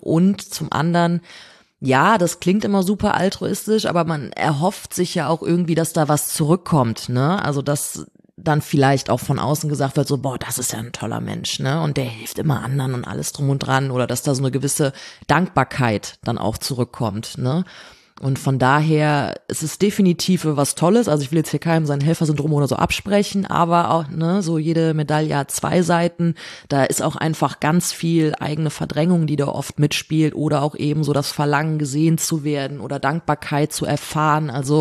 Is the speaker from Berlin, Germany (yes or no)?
no; North Rhine-Westphalia, Germany; Die lebt noch in meiner Heimat im Kölner Umland.